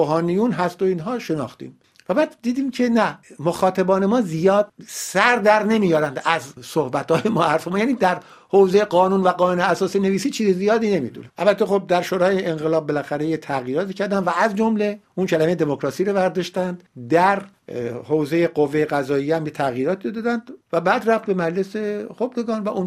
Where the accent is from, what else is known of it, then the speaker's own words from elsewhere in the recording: Iran; moved away; موقعی که من از ایران و بیرون اومدم